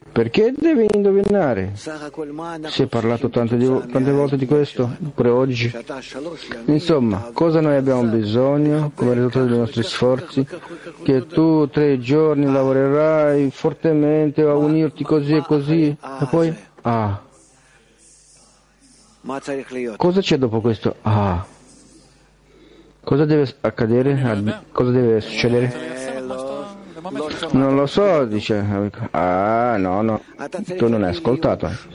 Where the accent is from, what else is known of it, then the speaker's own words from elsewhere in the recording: Toronto, Ontario, Canada; Italian is a second language; da Toronto. Io benvenuto a tutti, io vengo da Toronto.